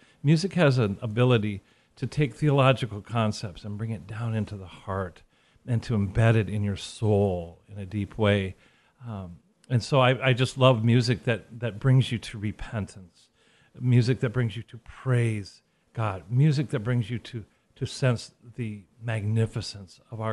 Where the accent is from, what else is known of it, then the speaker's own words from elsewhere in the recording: Fort Dodge, Iowa, United States; I was born and raised in Fort Dodge, Iowa, August 16th, 1959, just turned 63.